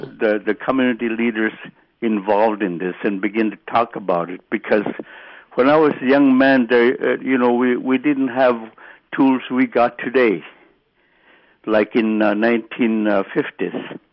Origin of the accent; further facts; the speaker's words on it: Russian Mission, Alaska, United States; And I'm from Russian Mission, and I know what local people want.